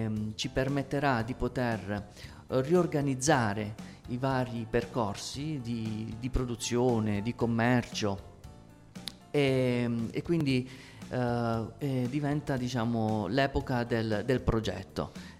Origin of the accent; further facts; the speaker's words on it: Apulia, Italy; Sì, perché io sono pugliese e l'idea è quella di valorizzare, diciamo, i vari bacini della Puglia